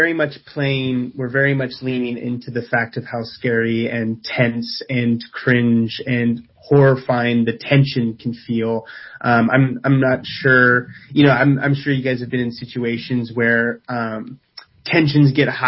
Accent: Redding, California, United States; Yeah, so I am from Redding, California, born and raised.

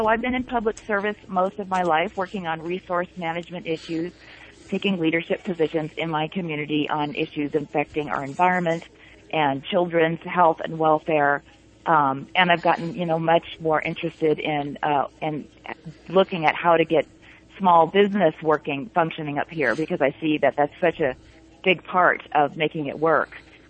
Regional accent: California, United States; now in Grass Valley, United States; I grew up in the Bay Area. I spent my life, my summers and weekends up here in Grass Valley, where I live now

